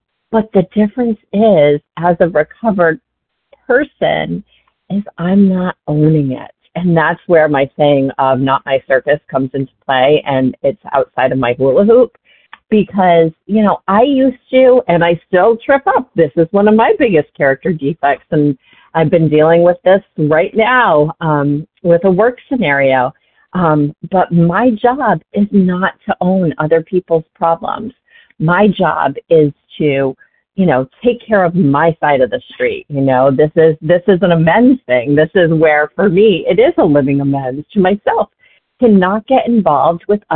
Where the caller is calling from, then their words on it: Massachusetts, United States; calling from Massachusetts.